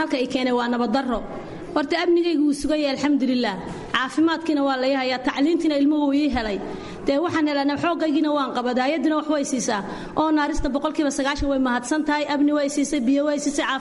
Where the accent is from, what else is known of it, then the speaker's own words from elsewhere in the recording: Dhuusamareeb, Galmudug, Somalia; Ma Dhuusamareeb baan ka yimid.